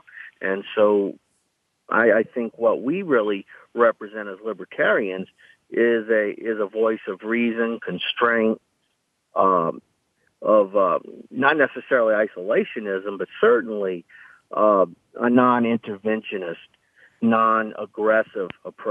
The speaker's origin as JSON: {"language": "English", "region": "Louisiana", "country": "United States", "said": "I'm from Louisiana. We make oil and gas here. You know, that's one of our major exports. So you're undercutting my state's economy"}